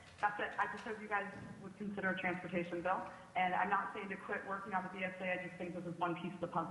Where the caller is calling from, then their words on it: Fairbanks, Alaska, United States; I'm calling from Fairbanks, Alaska.